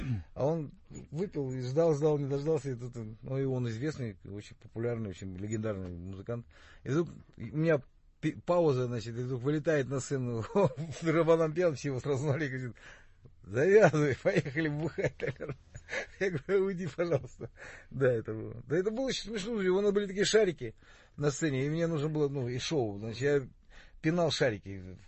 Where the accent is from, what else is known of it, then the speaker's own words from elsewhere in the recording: Sakhalin Oblast, Russia; born there; Ну, дело в том, что я родился на Сахалине.